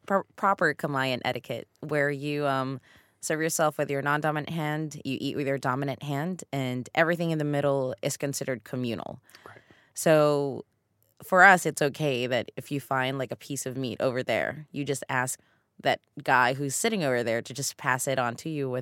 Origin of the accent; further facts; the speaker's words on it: Philippines; moved away; For a while, I thought I lost, you know, my sense of being Filipino, you know, because moving here, like in Northern America at least, was like you have to assimilate really fast.